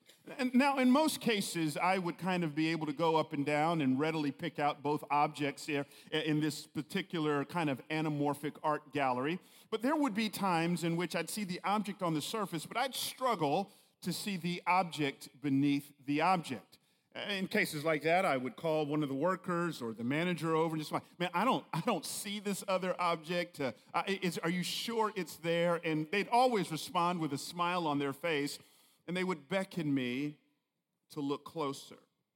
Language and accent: English; Atlanta, Georgia, United States; I grew up in Atlanta, go Hawks, it ain't looking good, but I grew up in Atlanta, so it takes one to know one